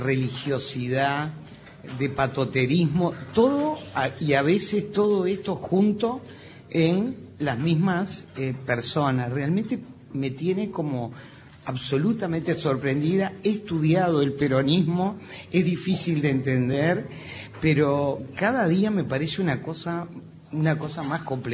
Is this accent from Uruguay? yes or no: yes; Uruguay; que me considero muy muy como uruguaya